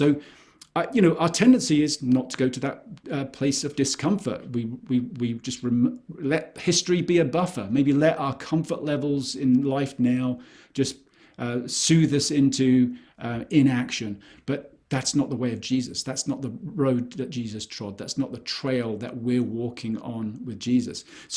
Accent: United Kingdom; I say that as a British person who comes from a country where people would just get on a boat, go anywhere in the world, and put a flag in the ground and say, right, this is ours now

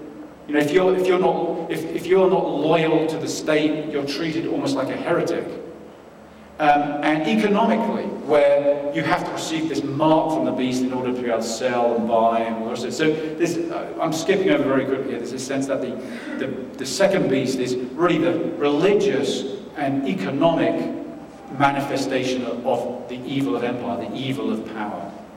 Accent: England, United Kingdom; Think of my country, I come from England.

